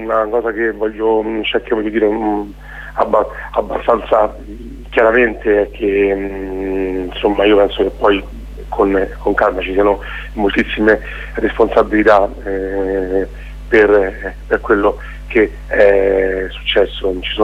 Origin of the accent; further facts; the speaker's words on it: Preda, Lazio, Italy; Per esempio il mio paese Preda è un paese che sta a 1250 su una delle ultime rocche dei monti della Laga, che compongono appunto la conca di Amatrice.